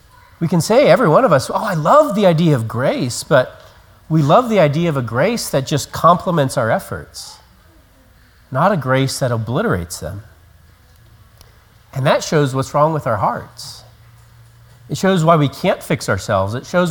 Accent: Colorado, United States; I grew up in Colorado and we lived in an area where we would get lots of snow.

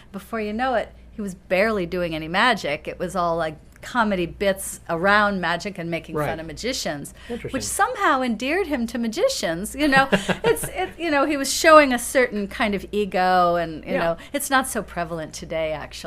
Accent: New York City, New York, United States; well, first of all, I was born in New York, and we were living in New York City.

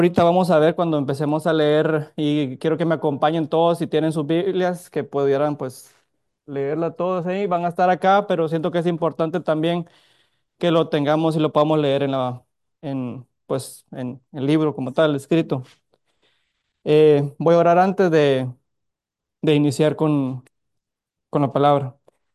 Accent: Guatemala; Soy de Guatemala.

